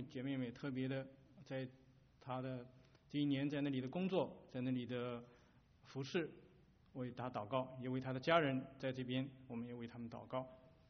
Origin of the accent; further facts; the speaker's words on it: China; 我想我们从大陆来的有以前有一句口号，叫团结起来就是力量